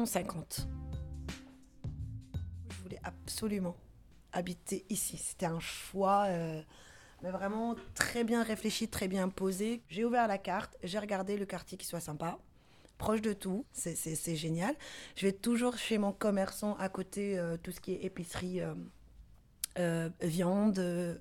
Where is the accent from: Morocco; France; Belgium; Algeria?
Morocco; born there; j'ai 44 ans, je suis maman de 3 enfants. Je suis marocaine de naissance.